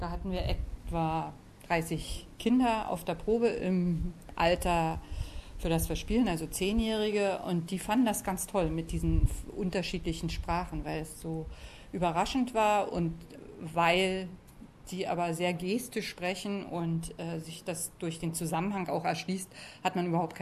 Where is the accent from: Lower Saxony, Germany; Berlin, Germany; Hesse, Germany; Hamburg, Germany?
Berlin, Germany; now in Sydney, Australia; Ich komme aus Berlin und bin eigentlich eher zufällig in Sydney und in Australien